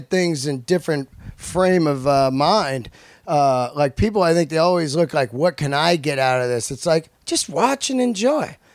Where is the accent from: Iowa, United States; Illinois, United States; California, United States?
California, United States; I'm from the Bay Area.